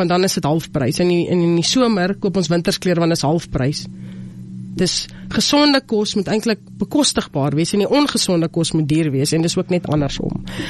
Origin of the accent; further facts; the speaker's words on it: Stampriet, Hardap, Namibia; moved away as an adult; ek is gebore in Stampriet of in Mariental Stampriet area groot geword, gematrikuleer by Almatan